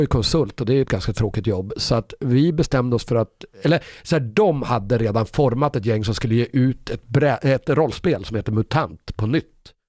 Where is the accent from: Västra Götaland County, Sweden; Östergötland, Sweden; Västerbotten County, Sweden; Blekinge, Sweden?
Västerbotten County, Sweden; Umeå; moved away; Så flyttar man 120 mil rakt igenom landet till Göteborg. Och så har man växt upp i Umeå hela livet och inte sett så mycket annat egentligen.